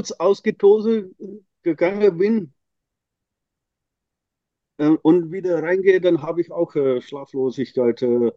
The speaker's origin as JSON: {"language": "German", "country": "Belgium", "said": "Ich bin Belgier. Im Wochenende bin ich in Belgien, aber in der Woche bin ich in Deutschland."}